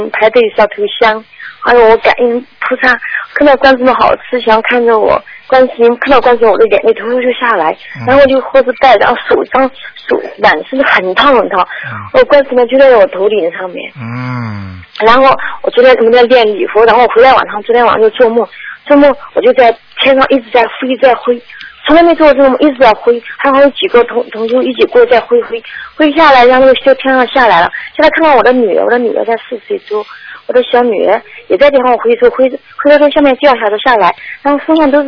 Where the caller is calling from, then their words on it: Melbourne, Victoria, Australia; 我是墨尔本的。